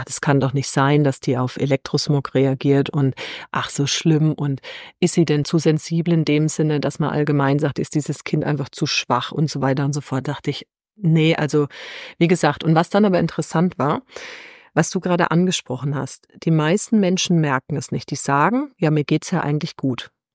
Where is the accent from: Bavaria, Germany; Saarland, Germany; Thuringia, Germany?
Bavaria, Germany; aus meiner Heimatregion, das ist ins nördlichste Bayern